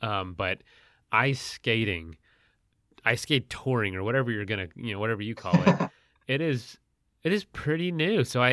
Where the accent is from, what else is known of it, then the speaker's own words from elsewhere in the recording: Florida, United States; I'm from Florida. I don't know a ton about ice, so